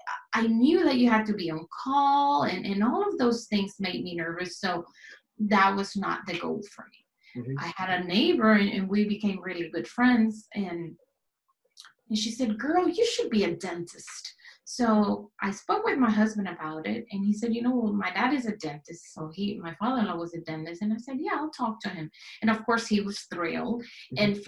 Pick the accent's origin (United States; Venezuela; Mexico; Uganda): Venezuela; moved away as an adult; also born or lived in Puerto Rico; So I was born in Venezuela, and I was the youngest of 4 kids.